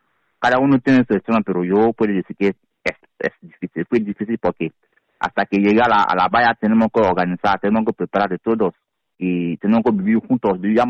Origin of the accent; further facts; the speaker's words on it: Côte d’Ivoire; Spanish is a second language; Uh-huh. Y soy de Costa de Marfil, marfilano.